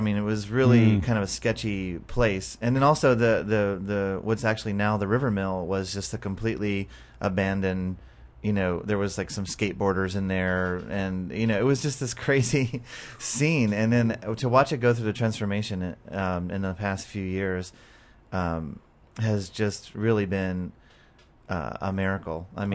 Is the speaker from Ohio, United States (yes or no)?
yes; Ohio, United States; moved away; But before that, I came from Ohio long in the way back.